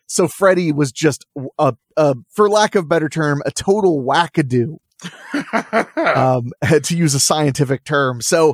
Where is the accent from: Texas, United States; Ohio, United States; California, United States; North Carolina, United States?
Ohio, United States; So I have a very odd Hispanic upbringing. And because I grew up in Ohio